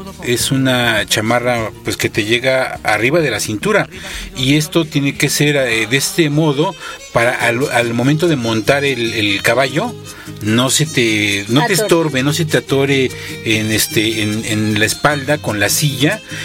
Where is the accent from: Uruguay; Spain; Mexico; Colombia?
Mexico; y pues destacamos en esto como mexicanos